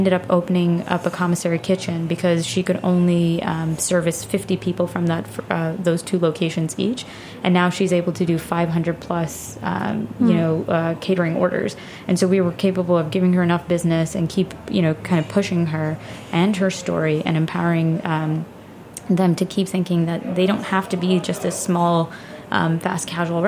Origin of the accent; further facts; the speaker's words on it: Queens, New York, United States; New York is very special, and I grew up in Queens, which is one of the most diverse places in the world.